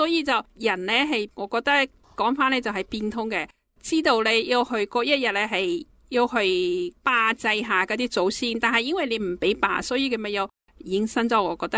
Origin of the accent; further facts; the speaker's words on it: Zhejiang, China; 我系浙江咯，